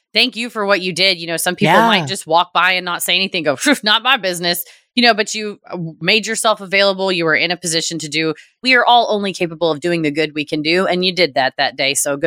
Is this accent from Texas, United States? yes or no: yes; Texas, United States; I'm from Texas, so I'd say my gut tells me take them out back and shoot them